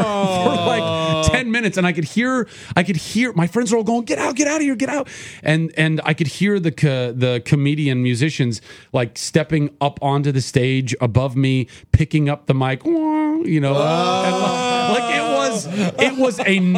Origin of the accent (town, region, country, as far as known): Ventura, California, United States; born or raised there